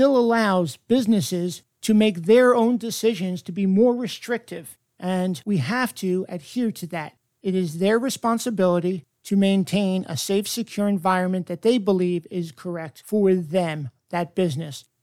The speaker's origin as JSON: {"language": "English", "region": "Maryland", "country": "United States", "said": "I am so proud to be a Carroll Countyan"}